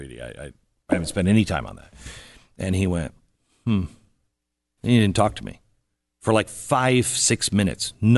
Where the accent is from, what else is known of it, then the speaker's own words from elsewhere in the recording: Seattle, Washington, United States; I'm a West Coast guy. I grew up in Seattle.